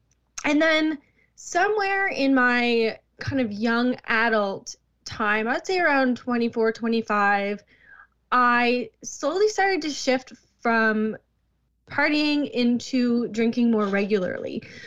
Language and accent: English; New Brunswick, Canada; I'm from New Brunswick, Canada